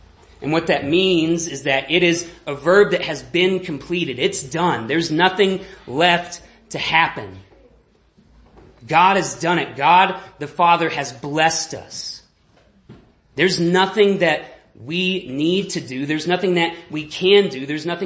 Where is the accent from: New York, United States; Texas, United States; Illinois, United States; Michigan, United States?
Texas, United States; I'm originally from Texas, and so I got to grow up hearing a lot of people talk about a man by the name of Joel Osteen